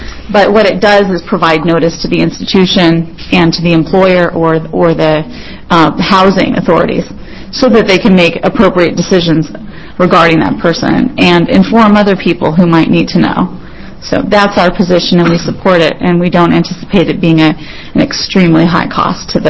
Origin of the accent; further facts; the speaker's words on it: Oregon, United States; And I'm from Lane County, Oregon, and I'm representing the Oregon District Attorneys Association